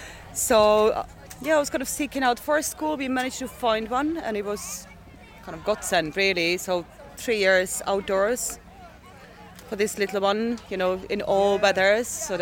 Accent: Czechia; English is a second language; I am from Czech Republic.

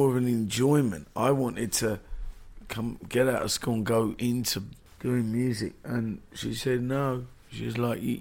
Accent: London, United Kingdom; I was born in Marland. Mm-hmm. Lived in North London, moved out of London.

